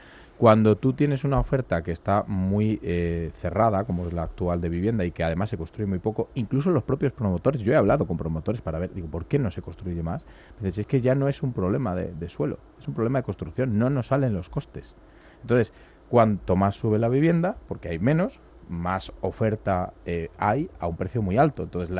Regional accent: Villablino, Castile and León, Spain; te vas a mi pueblo, Villablino, y te compras una casa por 20.000 euros.

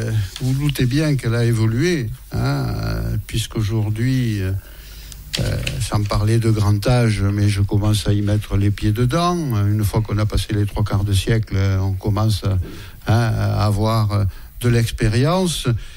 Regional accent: Occitanie, France; moved away as an adult; Voilà, j'ai quitté l'Ariège, j'avais 24 ans. J'y ai laissé papa et maman, ils y sont toujours

